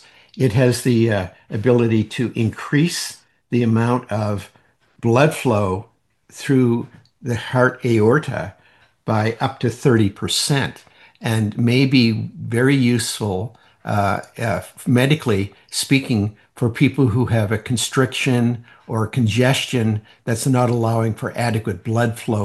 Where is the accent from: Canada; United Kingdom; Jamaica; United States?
Canada; Prince Edward Island; When I was a kid, I grew up on Prince Edward Island, which is a little island in eastern Canada.